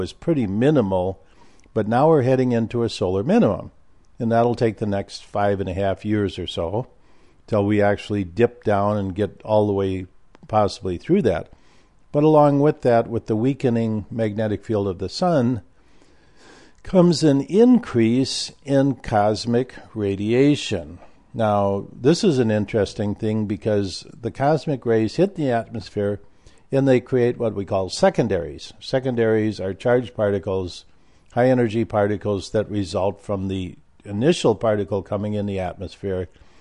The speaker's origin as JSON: {"language": "English", "region": "Midwest", "country": "United States", "tie": "born or raised there", "said": "I survived growing up in the Midwest."}